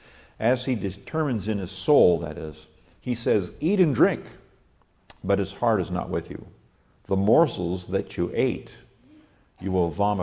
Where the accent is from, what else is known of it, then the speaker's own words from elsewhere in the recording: Nigeria; I was raised in Nigeria